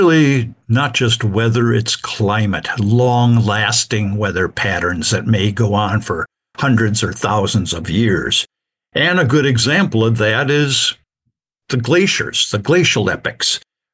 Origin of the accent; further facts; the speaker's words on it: Wisconsin, United States; Yeah, I grew up in Wisconsin, went to school there, majored in geology and biology